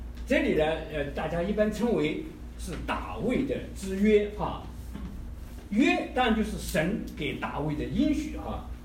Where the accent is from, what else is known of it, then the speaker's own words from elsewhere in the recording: Sichuan, China; accent: Sichuanese; now in United States; 我们一路上呢就说了很多四川话，我们都说加说四川话啊